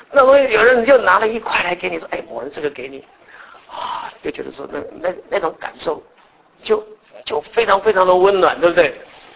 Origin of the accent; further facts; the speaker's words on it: Taiwan; 我们是从台湾来